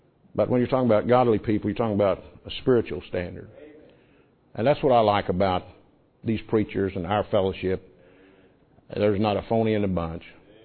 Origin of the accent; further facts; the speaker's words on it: Oklahoma, United States; also born or lived in New England, United States; now in Texas, United States; We're originally from Oklahoma.